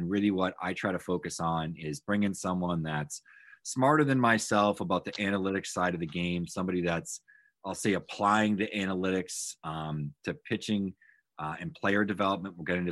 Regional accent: Massachusetts, United States; I grew up in New England. I grew up about 20 minutes from the Bourne Bridge. So, you know, baseball during the summer and the Cape Cod League was always accessible to me.

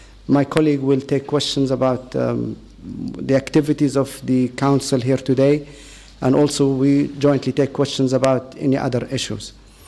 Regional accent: Libya; now in United Kingdom; I'm from Libya, but I live in the UK.

